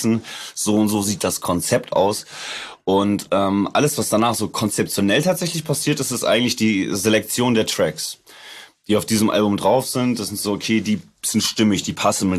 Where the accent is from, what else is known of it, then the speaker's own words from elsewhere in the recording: Hamburg area, Germany; das, wo ich her bin. Also das ist Vorort von Hamburg